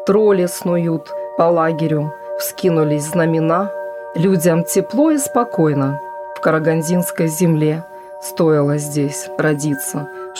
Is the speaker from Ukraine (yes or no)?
no; Karaganda, Karaganda Region, Kazakhstan; moved away as an adult; now in Moscow, Russia; Они связаны с моей малой родиной, потому что мои предки, как советские немцы, депортированы были в столицу российских немцев, Караганду.